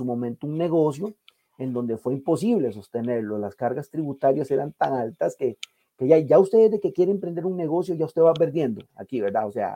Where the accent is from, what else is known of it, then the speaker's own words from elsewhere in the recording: Sixaola, Limón, Costa Rica; Cuando yo veo la situación de mi pueblo de Sixaola, que Sixaola, yo desde niño no recuerdo que Sixaola, como toda la provincia, pues tenga un desarrollo.